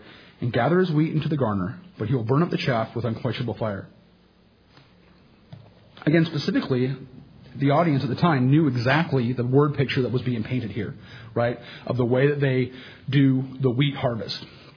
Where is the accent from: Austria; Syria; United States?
United States; Sacramento, California; I grew up in Sacramento, and in Sacramento, there's a lot of rice farmers, or there used to be at least, around the outskirts.